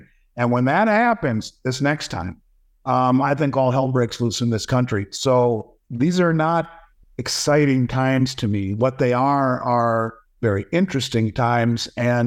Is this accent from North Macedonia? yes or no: no; Florida, United States; There are states that have tax laws, like my home state of Florida here